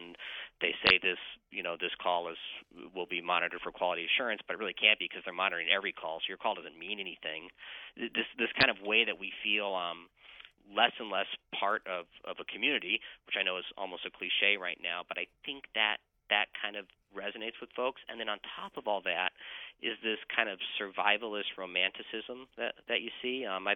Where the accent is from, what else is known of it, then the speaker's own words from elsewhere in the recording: Kansas, United States; I grew up in Kansas, so we called them crawdads.